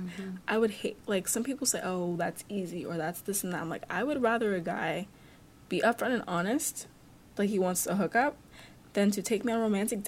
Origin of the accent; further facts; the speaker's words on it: New York, United States; No, I didn't. I'm from New York.